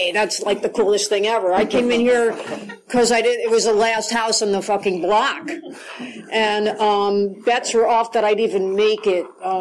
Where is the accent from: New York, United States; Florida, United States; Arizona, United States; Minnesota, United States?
New York, United States; Brooklyn; born or raised there